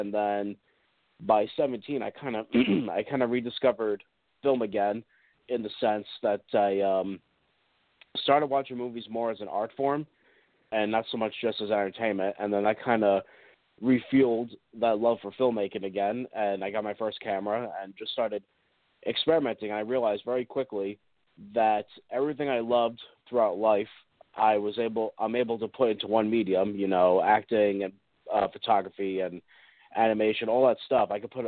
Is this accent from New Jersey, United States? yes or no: yes; New Jersey, United States; Growing up was a lot of fun. I'm actually from Jersey, and a lot of my interest in film began at that young age.